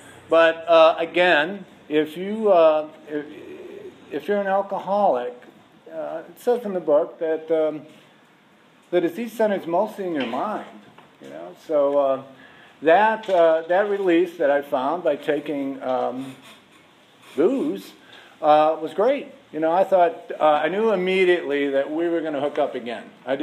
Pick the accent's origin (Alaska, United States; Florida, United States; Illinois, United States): Illinois, United States; Chicago; born there; I was born in Chicago in 1956. So that makes me 60 years old. And I was in a large family, 10 kids.